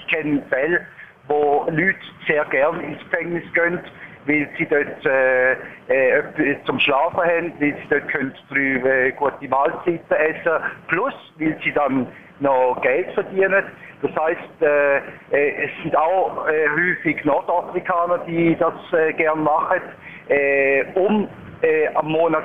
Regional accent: Turkey; German is a second language; now in Switzerland; Schauen Sie, ich bin aus der Türkei, mit dem türkischen Fahrverhalter bin ich da reingekommen in die Schweiz.

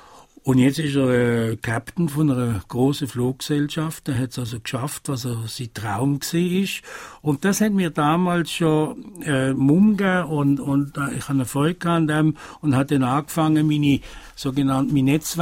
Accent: Italy; Ich bin Italiener

